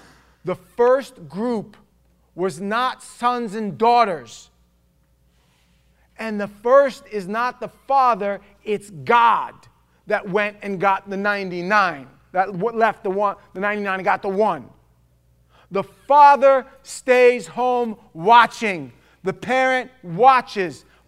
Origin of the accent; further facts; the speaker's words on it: New York, United States; I come from New York. We don't do that prejudice thing in New York.